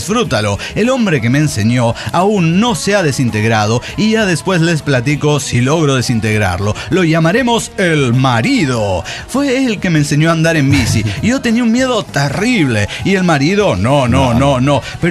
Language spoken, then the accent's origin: Spanish; Camiri, Santa Cruz, Bolivia; soy del sur de Bolivia, de la localidad de Camiri, el Chaco cruceño, ajá, que pertenece al departamento de Santa Cruz, cuya capital es Santa Cruz de la Sierra